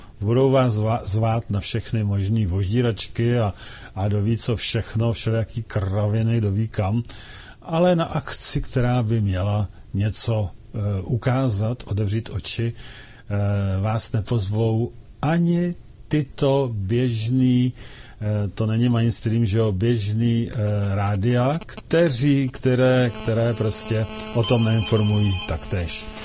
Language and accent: Czech; Plzeň, Plzeň Region, Czechia; jsem z Plzně